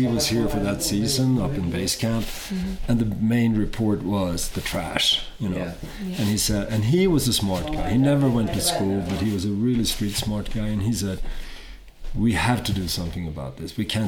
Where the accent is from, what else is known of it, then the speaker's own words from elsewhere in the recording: Sweden; born there; English is a second language; I was born in Sweden, in Scandinavia, quite a long time ago. And I traveled to Nepal first time back in 1983.